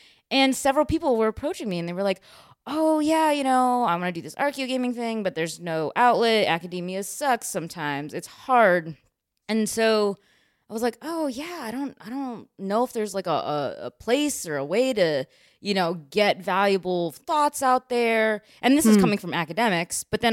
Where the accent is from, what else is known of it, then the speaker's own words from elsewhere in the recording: Chicago, Illinois, United States; Yep, I'm from Chicago.